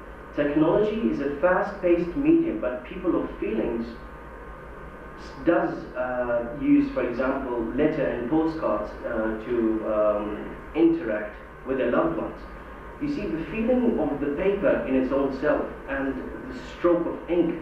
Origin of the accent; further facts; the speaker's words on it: South Africa; I'm from South Africa.